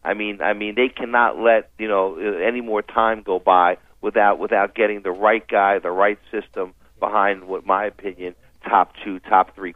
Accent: New York, United States; as a Jet fan and as a New Yorker

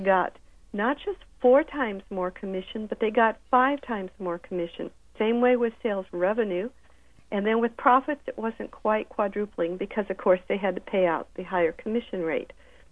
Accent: Milwaukee, Wisconsin, United States; I'm from Milwaukee originally

